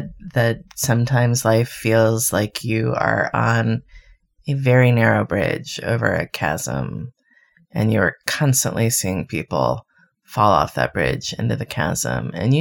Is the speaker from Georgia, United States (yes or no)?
no; Miami, Florida, United States; I grew up in Miami.